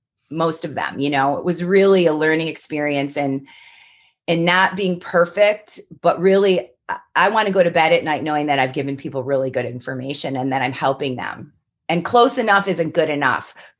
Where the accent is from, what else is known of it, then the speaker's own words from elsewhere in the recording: Rochester, New York, United States; So Rochester is my home. I've lived there my whole life. I grew up on Canisius Lake, and I've lived, you know, in all different suburbs, and I'm currently living in the city, which I love, love, love.